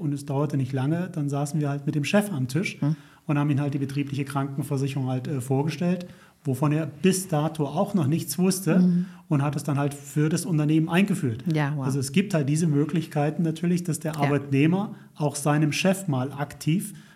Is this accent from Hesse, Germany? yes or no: no; Neunkirchen-Seelscheid, North Rhine-Westphalia, Germany; Ich komme aus Neunkirchen-Seelscheid.